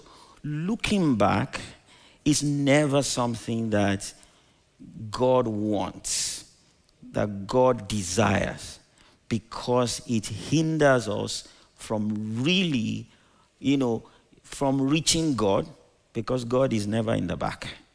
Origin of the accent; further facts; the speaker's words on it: Nigeria; when I was growing up in Nigeria, some of the conductors would say, face forward.